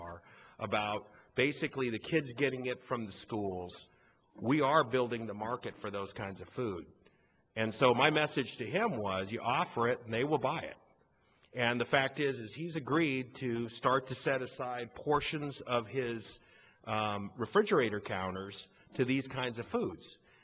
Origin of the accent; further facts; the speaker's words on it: Mexico; I was from Mexico, and I looked at the nutritional information